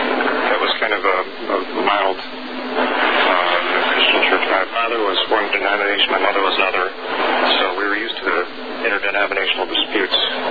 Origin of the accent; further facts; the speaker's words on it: Broadalbin, New York, United States; Well, we're from Broad Albany, New York, upstate near the Adirondacks.